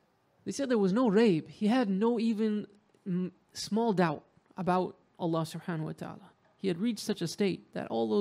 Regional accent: United States; I'm from America.

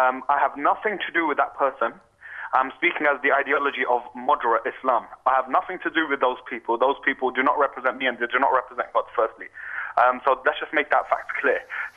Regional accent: United Kingdom; I'm a proud British Muslim.

